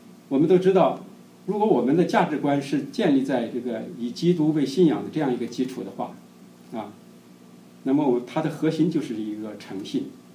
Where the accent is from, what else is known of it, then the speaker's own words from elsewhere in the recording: China; now in United States; 我们从大陆来的这个年轻人要认识神是非常的困难。我自己就是一个例子，我来美国以后，都到我2005年来美国